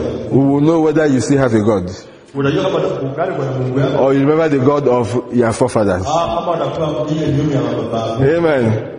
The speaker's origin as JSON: {"language": "English", "country": "Kenya", "said": "Me, I'm a Kenyan."}